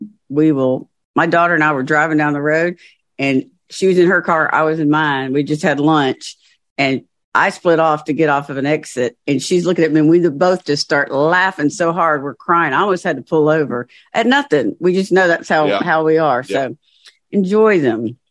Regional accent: Georgia, United States; And I'm from Georgia, so I don't always speak the King's English.

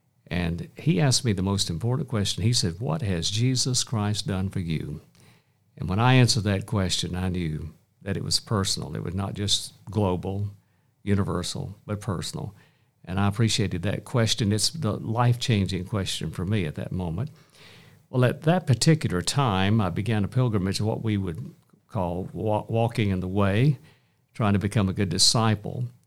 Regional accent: Birmingham, Alabama, United States; would be interested in one little boy growing up in Birmingham, Alabama.

